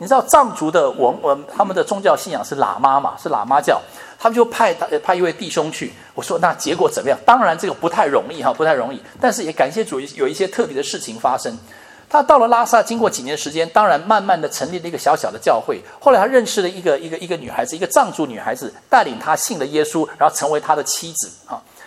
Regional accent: Taiwan; 文革的时候，当我在台湾，我从台湾来，那时候我6、7岁，我就隐隐约约的知道对岸发生的一些事情。

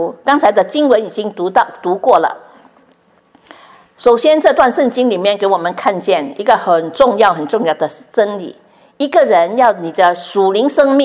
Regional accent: Chaozhou, Guangdong, China; 我是潮州人，所以每一个人一听说你是潮州人就讲一句话，自己顾自己啊

